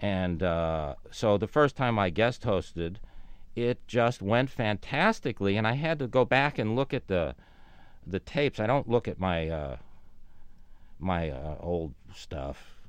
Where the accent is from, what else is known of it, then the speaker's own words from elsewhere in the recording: Tucson, Arizona, United States; moved away as an adult; now in Los Angeles, United States; I grew up in Tucson, Arizona. I don't come from any show business background.